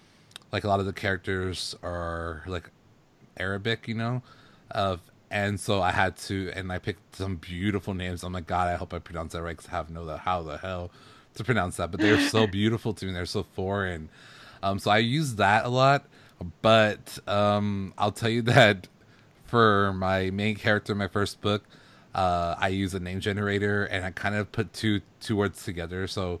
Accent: the South, United States; I'm from the South. So it's very, and my book is based in the South.

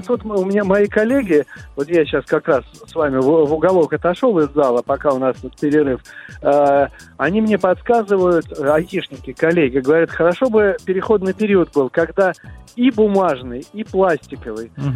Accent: Moscow, Russia; Видите, мы с вами, москвичи, дрессированные.

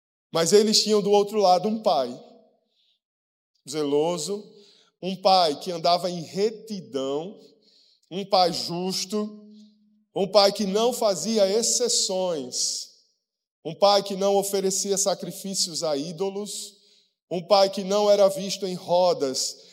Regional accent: Alagoas, Brazil; Somos brasileiros, somos nordestinos, somos alagoanos e temos a nossa cultura pertencente a essa identidade.

